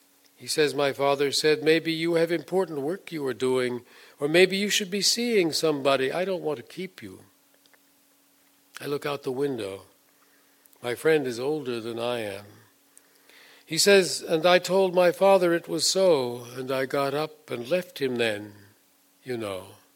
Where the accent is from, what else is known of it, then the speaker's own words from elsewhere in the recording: New York, United States; born there; also born or lived in Europe; But I was born in New York and lived a good part of my earlier life in Europe.